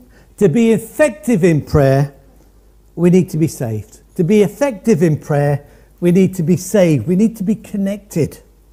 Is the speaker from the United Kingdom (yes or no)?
yes; Midlands, United Kingdom; I grew up in the Midlands. I've been landlocked all my life.